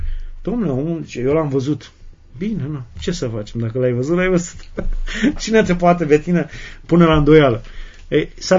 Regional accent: Maramureș County, Romania; eu sunt din Maramureș și Maramureș e zona cea mai curată românească și acolo am trăit o copilărie unică

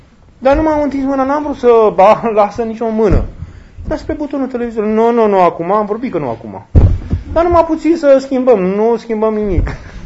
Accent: Romania; noi ca români, avem o mare șansă de a fi așa

